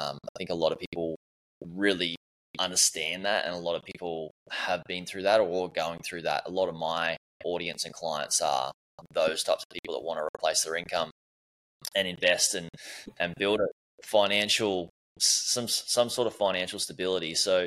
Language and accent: English; Gold Coast, Queensland, Australia; also born or lived in Melbourne; I grew up in Australia on the Gold Coast. My parents used to live in Melbourne and moved when I was about 8 or 9 to the Gold Coast, sunny Gold Coast